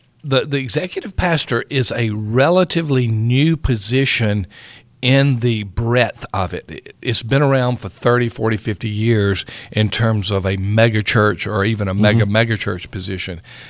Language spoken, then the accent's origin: English; Union Springs, Alabama, United States; You know, I was born and raised in Union Springs, Alabama.